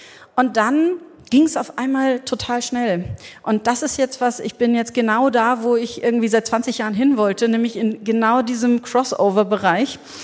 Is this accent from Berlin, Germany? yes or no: yes; Berlin, Germany; Also ich bin mit 18 in Berlin, ich komme aus Berlin